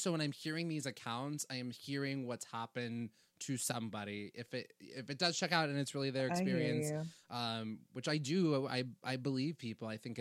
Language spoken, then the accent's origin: English; California, United States; I grew up in California.